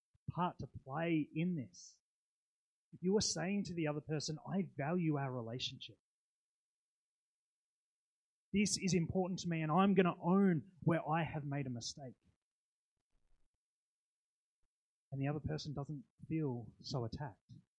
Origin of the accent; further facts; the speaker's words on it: United States; So obviously, being American, we called him Bald Eagle.